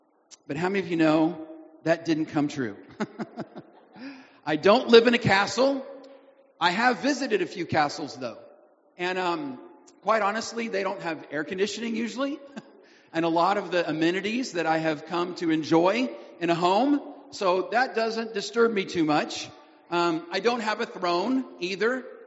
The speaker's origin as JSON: {"language": "English", "town": "Oildale", "region": "California", "country": "United States", "tie": "born or raised there", "said": "So when I was little, growing up in Oildale, California, a suburb of Bakersfield, California"}